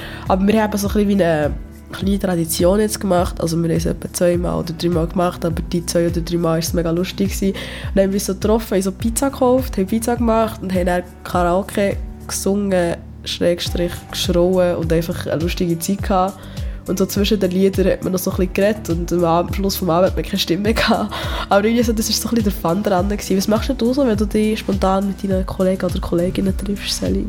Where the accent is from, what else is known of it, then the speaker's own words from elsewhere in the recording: Switzerland; also ich bin ja auch Schweizerin